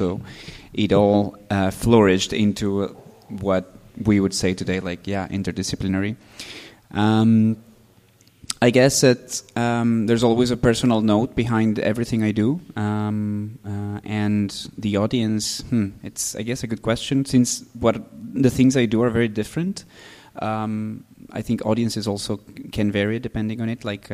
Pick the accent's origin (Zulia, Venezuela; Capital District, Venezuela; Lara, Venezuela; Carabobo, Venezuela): Zulia, Venezuela; Maracaibo; because my dad is from Croatia and my mom is Italian, so it's quite a mix. But yes, I'm from Maracaibo, which is like the second city after Caracas. Very, very, very sunny place.